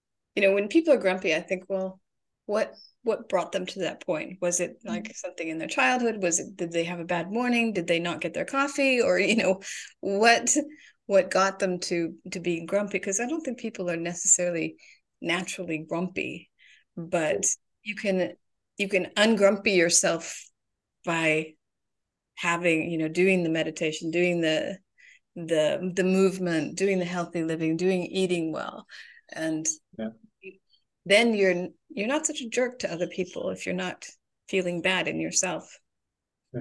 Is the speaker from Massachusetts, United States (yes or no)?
no; California, United States; I come from Northern California in the wine country